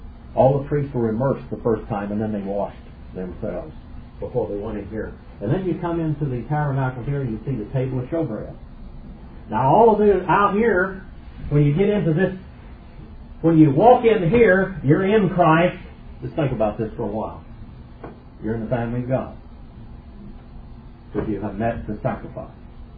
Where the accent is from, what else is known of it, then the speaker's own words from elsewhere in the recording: United States; And I've written a couple of books on Native American culture, because I am an Indian.